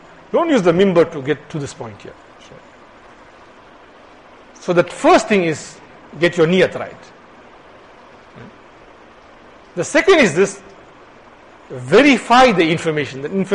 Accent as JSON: {"language": "English", "country": "India", "said": "Now, you find some Indians, right? We're all Indian Muslims."}